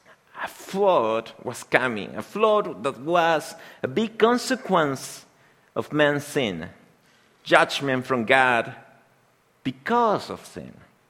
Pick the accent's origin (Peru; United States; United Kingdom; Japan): Peru; English is a second language; But there are people here that I have the opportunity to talk with, that I say to them, I'm from Peru, and they say, where is Peru?